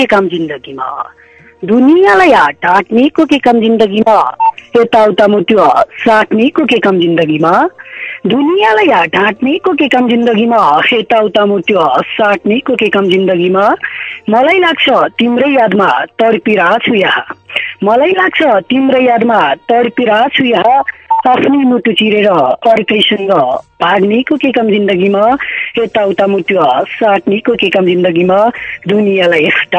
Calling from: Sudurpashchim Province, Nepal; म यतिखेर भन्नु पर्दा बझाङको जोशी गाउँदेखि हो दाजु

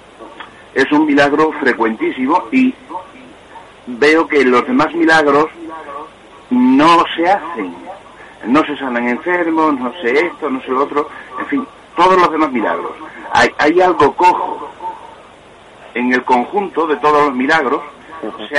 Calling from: Cáceres, Extremadura, Spain; de Cáceres.

